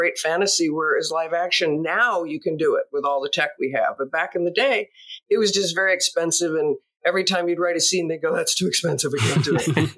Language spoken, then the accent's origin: English; Hollywood, California, United States; So that my background is growing up in Hollywood.